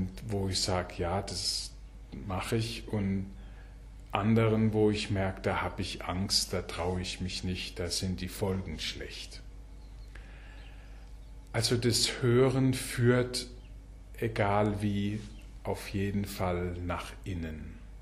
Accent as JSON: {"language": "German", "country": "Germany", "said": "weil wir natürlich mit dem Wort Gehorchen als Deutsche eine sehr problematische Geschichte haben, wenn man ans Dritte Reich denkt"}